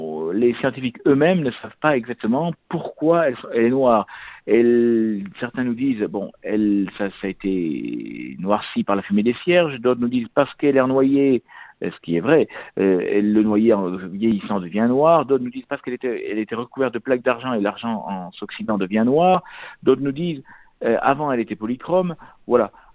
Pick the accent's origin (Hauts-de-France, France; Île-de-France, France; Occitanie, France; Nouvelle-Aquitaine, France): Occitanie, France; born there; moi je suis né dans le Lot, je connais le Lot et je connais le sanctuaire depuis bien longtemps